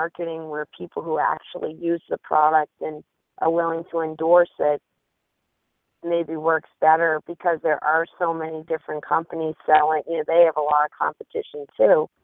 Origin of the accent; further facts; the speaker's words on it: Boston, Massachusetts, United States; I'm from the Boston area. I traveled to North Carolina to compete to try to get my pro card.